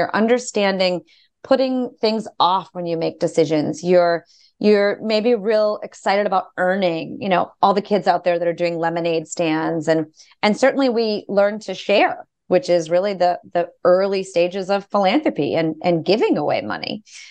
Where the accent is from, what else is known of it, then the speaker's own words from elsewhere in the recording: Boston, Massachusetts, United States; I am a Boston born and bred resident. I grew up actually in the South End.